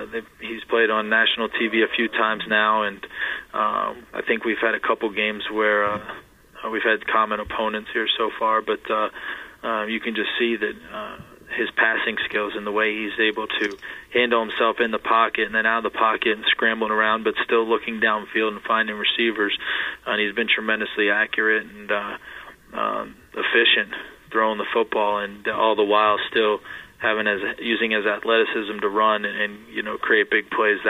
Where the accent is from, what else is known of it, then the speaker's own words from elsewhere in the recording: West Chester, Pennsylvania, United States; I grew up just outside Philadelphia in Westchester. Spent 10 years living there, and then, you know, went on to college.